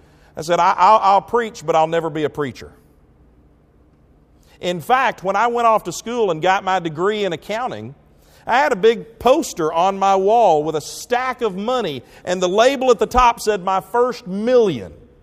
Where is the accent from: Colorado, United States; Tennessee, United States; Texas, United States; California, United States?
Tennessee, United States; Henderson; I grew up in Henderson, Tennessee.